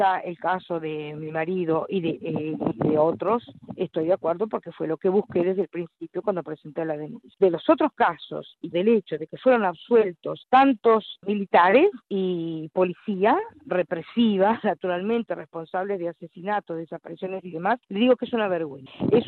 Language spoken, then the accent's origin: Spanish; Uruguay; nosotros somos uruguayos y tenemos doble nacionalidad